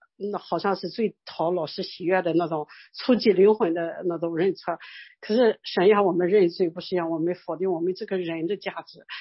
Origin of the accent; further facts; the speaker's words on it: China; now in Europe; 家真的是老我长大的地方，就是是每次回去很多的计划，很多的就是我回去一趟也不容易，从欧洲飞到中国